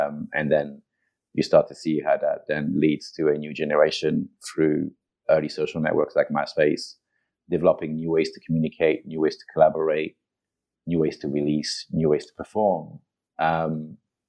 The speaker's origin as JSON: {"language": "English", "country": "France", "tie": "born or raised there", "also_born_or_lived": "Italy / England / Japan", "second_language": "English", "moved": "as an adult", "said": "I was born and raised in Europe, in France and in Italy. I went to university in England. I lived in England for a while. Then I lived in Japan for a while. Then moved back to Europe. Then I traveled all around Europe."}